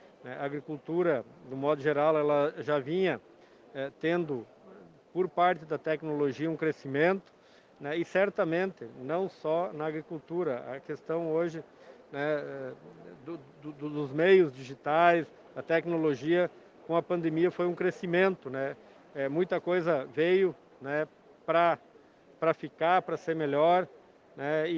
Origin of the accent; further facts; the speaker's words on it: Pinhal, Rio Grande do Sul, Brazil; aqui é o Alto Uruguai, eu sou lá do Médio Alto Uruguai, Pinhal, na região de Frederico, Palmeiras das Missões